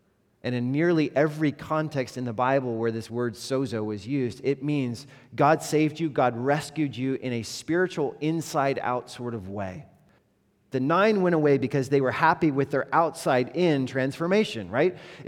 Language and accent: English; United States; As American, you know, Western people, urban people, progressive people